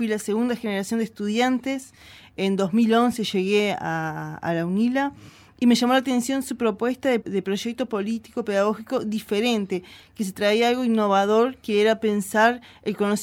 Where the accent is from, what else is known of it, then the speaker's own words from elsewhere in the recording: Las Piedras, Canelones, Uruguay; soy uruguaya, no soy de aquí de la capital, sino que soy de Las Piedras, del departamento de Canelones